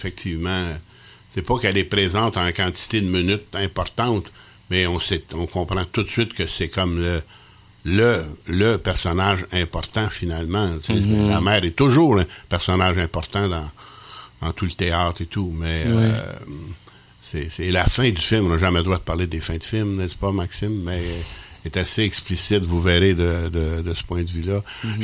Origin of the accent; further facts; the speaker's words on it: Quebec, Canada; Moi, je suis Québécois francophone depuis 1660, oui.